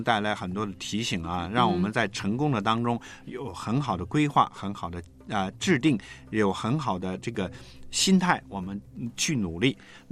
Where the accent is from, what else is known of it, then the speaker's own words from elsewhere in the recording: China; 我们中国人有句谚语啊